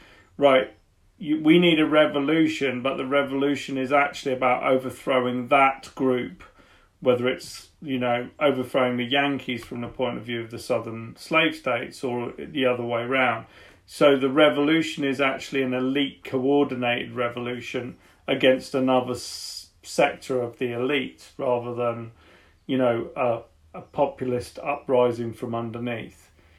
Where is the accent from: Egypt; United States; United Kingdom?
United Kingdom; And as a Brit, I have to step in and say